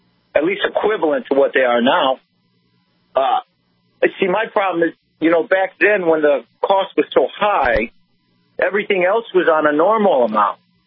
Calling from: Cleveland, Ohio, United States; So listen, I'm calling from Cleveland, Ohio, calling about the gas.

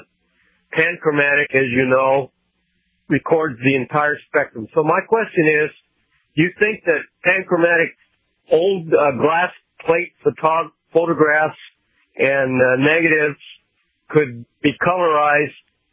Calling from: Tacoma, Washington, United States; I'm calling from Tacoma, Washington.

